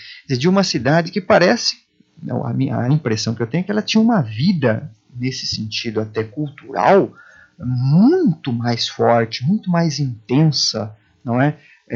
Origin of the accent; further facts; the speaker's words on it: Adamantina, São Paulo, Brazil; eu volto porque não só tenho parentes aqui, como eu gosto da cidade, a cidade em que eu nasci, onde me criei.